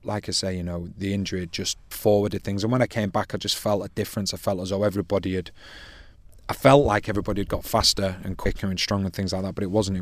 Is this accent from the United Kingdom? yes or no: yes; Altrincham, North West England, United Kingdom; I always promised my friends that, you know, my hometown club would be where I'd finish my career. And it was Altrincham.